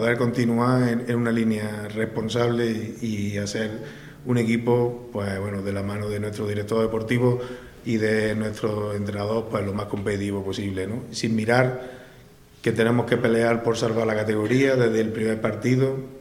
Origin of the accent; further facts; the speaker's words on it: Lucena, Andalusia, Spain; aquí somos de Lucena y somos gente que nos autoexigimos y siempre queremos más